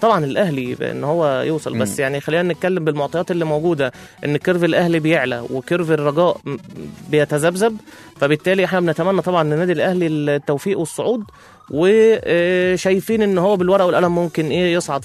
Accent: Egypt; خلينا نقول بما ان احنا مصريين

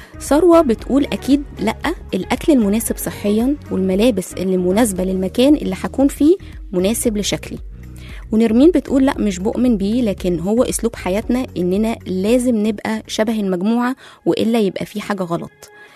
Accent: Egypt; وعندنا في مصر القديمة كانت الرجالة بتلبس اساور وخواتم

